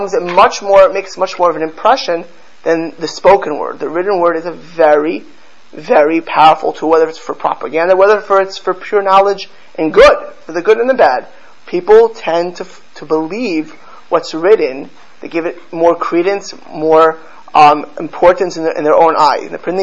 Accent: Miami Beach, Florida, United States; You know, I grew up in Miami Beach. I remember, you know, the Cubans that came to Miami in the 1960s were the upper crust.

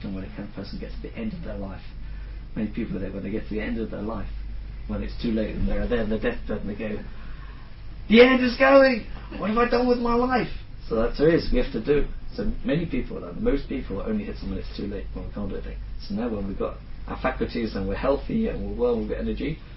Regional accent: Scotland, United Kingdom; now in London, United Kingdom; I'm Scottish, yeah.

